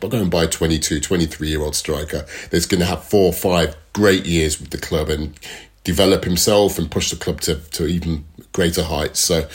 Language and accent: English; England, United Kingdom; being an Englishman and living in the UK